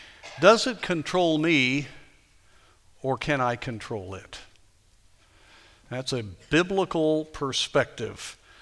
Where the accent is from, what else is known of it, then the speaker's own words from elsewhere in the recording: Chicago, Illinois, United States; well, anyway, you know, I feel a little better because I was from Chicago